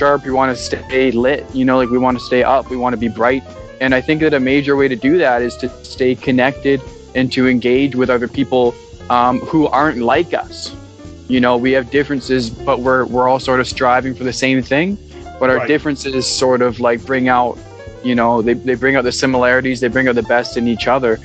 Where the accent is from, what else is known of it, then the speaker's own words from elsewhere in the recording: Ontario, Canada; now in Vancouver, Canada; I'm an artist living in basically Vancouver, Canada. And what can I say? I grew up in Ontario in a sort of middle class, somewhat conservative household.